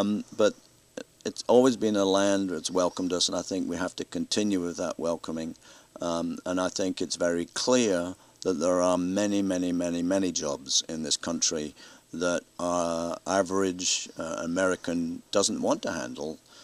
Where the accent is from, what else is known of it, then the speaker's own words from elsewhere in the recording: Scotland, United Kingdom; In Britain, and I still have a great love and affinity for my home country, obviously, and will always do so, and my mother.